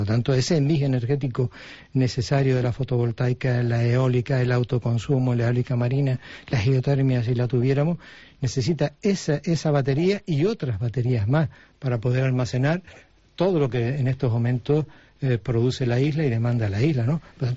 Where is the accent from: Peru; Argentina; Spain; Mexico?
Spain; Agüimes, Canary Islands; Yo soy de Agüime, vivo en Agüime